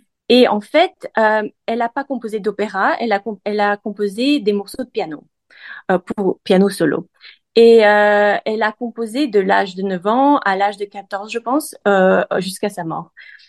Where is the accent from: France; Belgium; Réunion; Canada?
Belgium; Brussels, Brussels-Capital Region; now in The Hague, Netherlands; Bruxelles, donc j'ai grandi à Bruxelles, et donc c'est une ville qui m'est très chère. mes parents habitent ici, et donc depuis 2 ans, j'habite à La Haye.